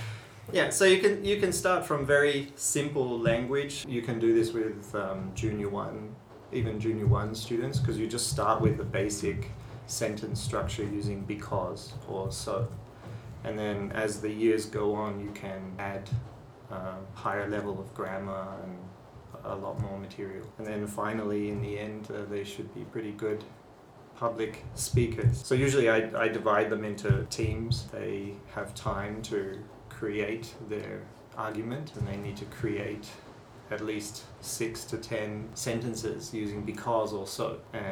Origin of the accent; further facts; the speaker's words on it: Australia; moved away as an adult; now in Taiwan; I'm from Australia. I came to Taiwan maybe 17 years ago. I studied music education, and I was teaching in Australia, and now teaching in Taiwan.